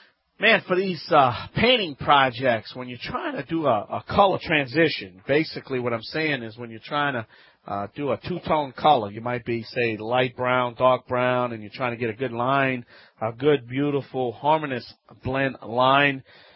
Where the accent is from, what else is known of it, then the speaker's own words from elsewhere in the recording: Louisiana, United States; here … America's self-proclaimed home improvement expert